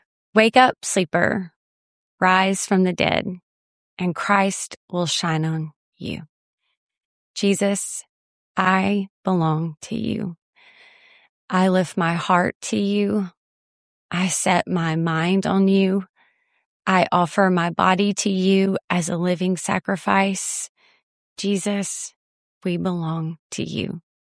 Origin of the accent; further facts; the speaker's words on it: Alabama, United States; You are probably picking up from my accent that I am from somewhere in the Deep South, and that is true. I grew up in Alabama, but as they say in Texas, I got here as fast as I could.